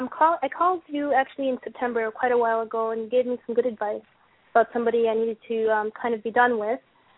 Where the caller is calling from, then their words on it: New York, United States; I'm calling from D.C. Or actually, I'm in Long Island now, but the number is D.C.